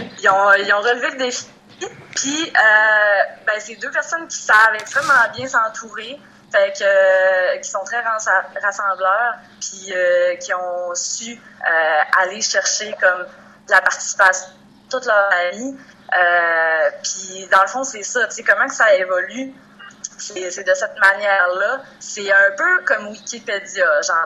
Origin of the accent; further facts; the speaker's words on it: Chicoutimi, Quebec, Canada; nous autres, l'organisation, on vient de Chicoutimi.